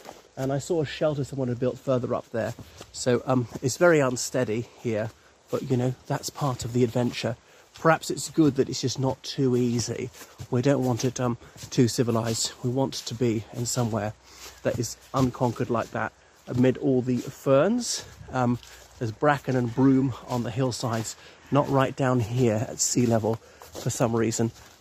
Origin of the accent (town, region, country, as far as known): Ireland